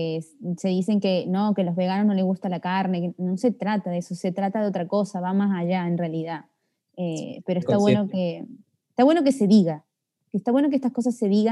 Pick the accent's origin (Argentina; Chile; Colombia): Argentina; sos de Argentina como yo